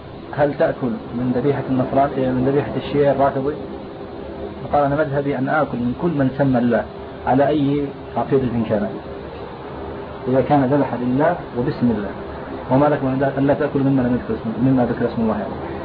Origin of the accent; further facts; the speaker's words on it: Kuwait; شيخ احد طلب العلم عندنا في الكويت